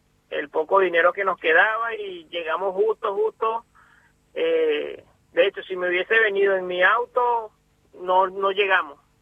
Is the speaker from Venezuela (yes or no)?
yes; Venezuela; moved away; nosotros que salimos de Venezuela y unos días después, como 3 o 4 días después, la cerraron por varios días